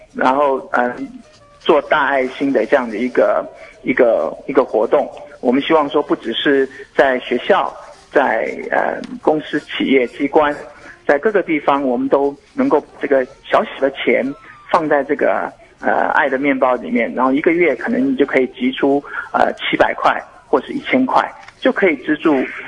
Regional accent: Taiwan; 我相信我们台湾人每一个人都是心中有很强的爱的

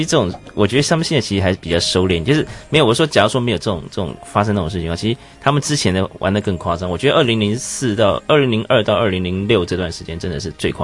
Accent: Taiwan; 身为一个台湾人，我也是真的不习惯这边啊

